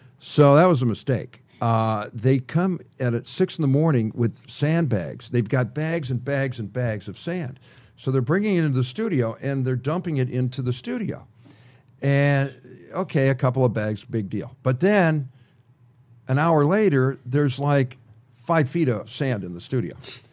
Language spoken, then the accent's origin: English; Detroit, Michigan, United States; I grew up playing hockey because I'm from Detroit. So, you know, that's a big hockey town.